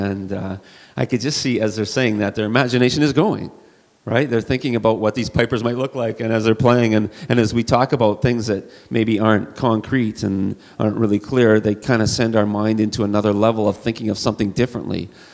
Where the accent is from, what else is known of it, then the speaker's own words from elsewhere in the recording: Thunder Bay, Ontario, Canada; also born or lived in Stoney Creek, Canada; I grew up in Thunder Bay, Ontario, when I was in my sort of elementary and middle school years. Halfway through that, we moved to Stony Creek, Ontario.